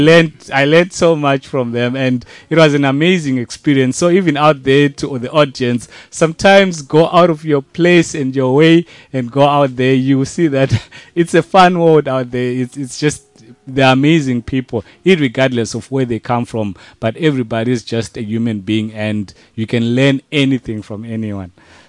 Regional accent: Zimbabwe; now in South Africa; So I'm from a different country. I'm in South Africa, but I'm from Zimbabwe.

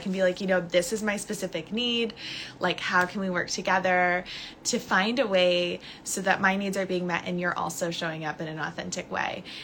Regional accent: California, United States; There's so much California here. Hello, hello, my home state.

